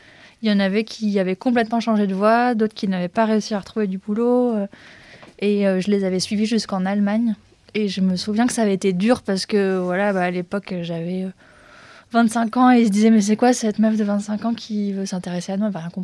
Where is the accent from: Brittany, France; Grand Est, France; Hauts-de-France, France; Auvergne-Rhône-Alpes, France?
Hauts-de-France, France; Compiègne; parce que j'ai grandi à Compiègne.